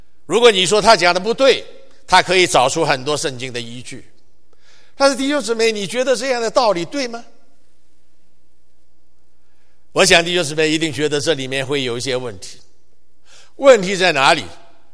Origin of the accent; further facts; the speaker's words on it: China; 我们中国人都知道有一句话，忠言逆耳。